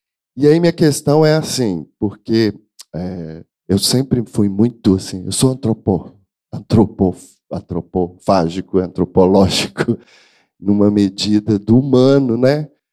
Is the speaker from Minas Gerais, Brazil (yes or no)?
yes; Belo Horizonte, Minas Gerais, Brazil; é um de Belo Horizonte, de onde eu sou